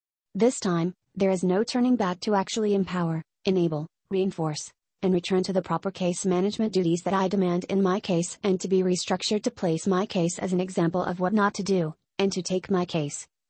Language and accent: English; San Bernardino, California, United States; My case management now based once again from San Bernardino, California, my hometown, where I was forced to relocate after events in 2005 and 2006 in Oakland